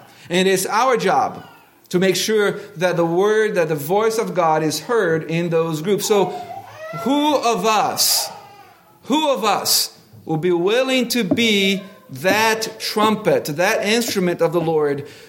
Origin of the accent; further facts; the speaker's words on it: Brazil; Oh, growing up in Brazil, so tropical region, just perfect for thunderstorms.